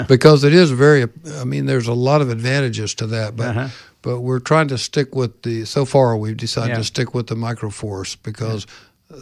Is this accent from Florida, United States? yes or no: yes; Florida, United States; I haven't done that so much in a while, but one thing that as I grew up in Florida, Florida's changed from, being an old guy.